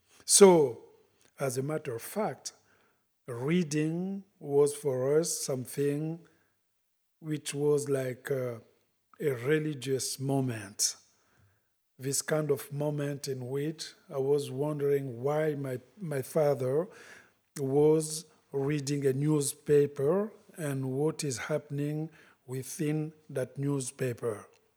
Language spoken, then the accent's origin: English; Republic of the Congo; and I'm from Congo Brazzaville, the smallest one.